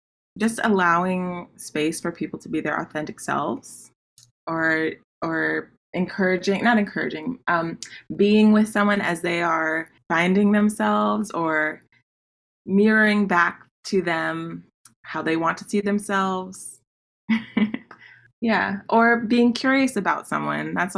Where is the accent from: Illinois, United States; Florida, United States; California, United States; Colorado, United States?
Florida, United States; Miami; So I'm originally from Florida, Miami, Florida.